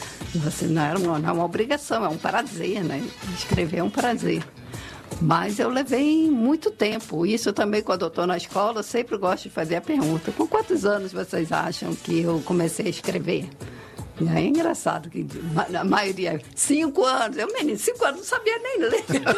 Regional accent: Rio de Janeiro, Brazil; now in Bahia, Brazil; eu nasci no Rio, e sou carioca da gema, mas os cariocas que me perdoem, o acarajé soteropolitano é muito melhor.

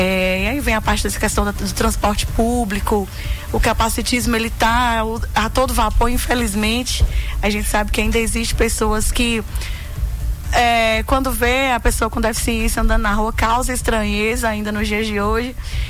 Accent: Divisa Alegre, Minas Gerais, Brazil; E eu que vim de Divisa Alegre, né, em 2008, então eu posso incluir o norte de Minas Gerais também aí nessa jogada

